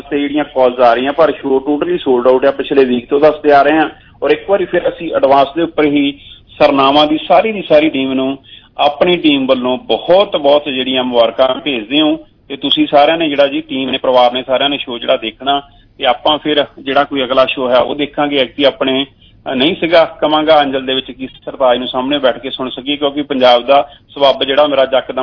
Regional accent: Kohala, Punjab, India; ਮੇਰਾ ਪਿੰਡ ਕੋਹਾਲਾ ਤੇ ਬਿਲਕੁਲ ਅਠੌਲਾ ਅਠੌਲੇ ਦੇ ਨਾਲ ਦੇਸਰਪੁਰ ਆ ਜੀ

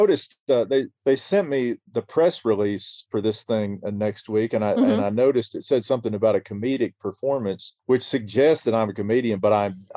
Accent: Arkansas, United States; I'm from Izard County, which is in north central Arkansas. Mm-hmm. I grew up about 45 minutes south of the Missouri state line.

